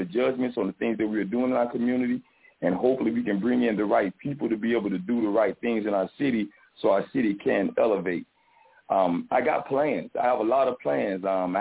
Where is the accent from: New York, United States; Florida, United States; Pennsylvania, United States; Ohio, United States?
Florida, United States; Riviera Beach; City Council District 5 in the city of Riviera Beach is to help assist and contribute in making my hometown city the best